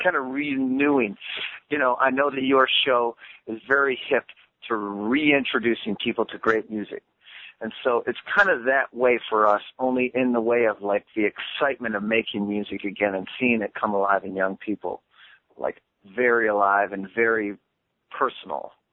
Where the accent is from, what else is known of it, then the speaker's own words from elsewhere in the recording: Lansing, Michigan, United States; a friend of ours who lives in my hometown of Lansing